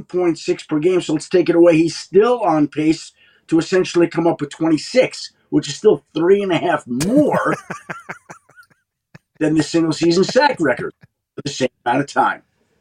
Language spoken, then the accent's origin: English; New York, United States; Like, I grew up in New York, and I grew up watching Lawrence Taylor